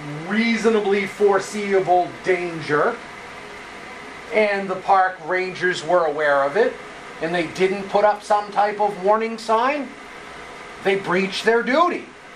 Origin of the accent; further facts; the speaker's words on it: Whitinsville, Massachusetts, United States; now in Sutton, United States; I was raised in Whitensville and now I live in Sutton.